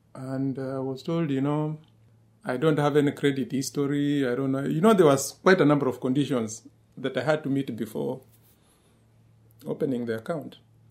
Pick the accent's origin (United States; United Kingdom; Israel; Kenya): Kenya; moved away as an adult; also born or lived in China; I left Kenya, went to China, did my medical course in Chinese. Then I come here as a Kenyan doctor.